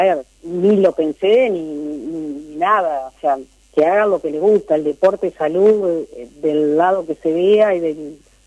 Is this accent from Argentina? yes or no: yes; Gualeguaychú, Entre Ríos, Argentina; Soy de Gualeguaychú.